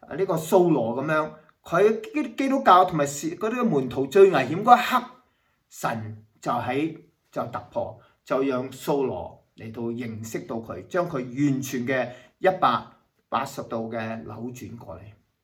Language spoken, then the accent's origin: Cantonese; Hong Kong; moved away; 我以前咧喺香港嘅時候，幫爸爸媽媽咧係喺個農場，我哋喺農場出生嘅。